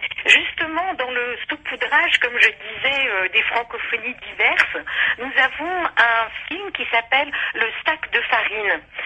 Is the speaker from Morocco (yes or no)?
yes; Casablanca, Casablanca-Settat, Morocco; born there; Moi je suis née à Casablanca, comme vous le savez, quoique mes parents bien sûr parlaient français, le français quand même était établi dans notre famille, mais quand même, moi j'avais une grand-mère qui me parlait en arabe